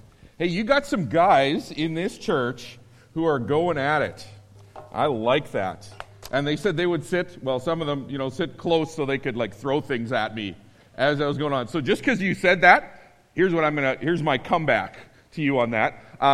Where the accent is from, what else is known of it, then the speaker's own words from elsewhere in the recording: Saskatchewan, Canada; born there; moved away; I was born in Saskatchewan, haven't been back here 30 years, and whenever the Riders play, I try to cheer for Winnipeg, and I can't.